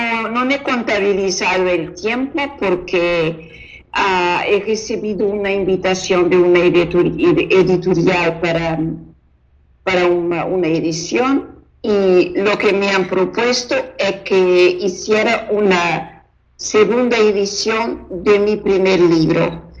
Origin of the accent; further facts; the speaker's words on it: Alentejo, Portugal; pintarme un paisaje de nuestra tierra, Alentejo. Y eso tiene una portada con una pintura que representa mi tierra.